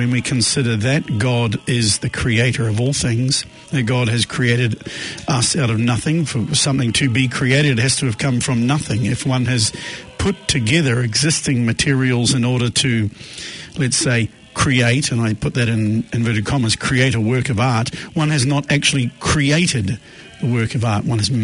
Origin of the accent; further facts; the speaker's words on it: New Zealand; as we're coming from New Zealand, we're going to pray some of the rosary in English, some of it in Latin